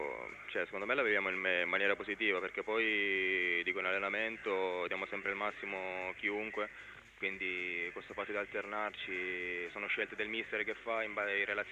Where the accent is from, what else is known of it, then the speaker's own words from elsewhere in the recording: Sicily, Italy; io essendo siciliano